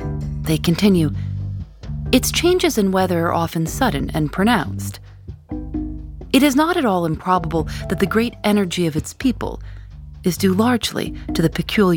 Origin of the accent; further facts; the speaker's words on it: Chicago, Illinois, United States; Well, I always thought growing up in Chicago that it's a place where you actually do need to pay attention to the weather.